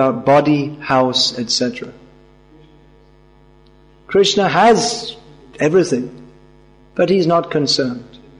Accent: United Kingdom; So we are proud, or just I'm from Britain.

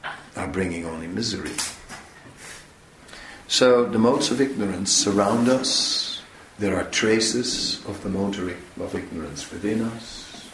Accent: Netherlands; I grew up in the Netherlands, and it's sort of a place where also there are a few activities going on

